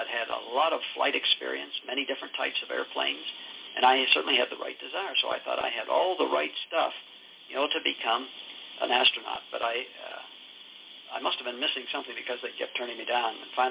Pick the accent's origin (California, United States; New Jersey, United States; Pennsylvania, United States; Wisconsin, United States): Pennsylvania, United States; Pittsburgh; Because when I was a little boy growing up in Pittsburgh, the moon had a fascination for me that I can't completely understand.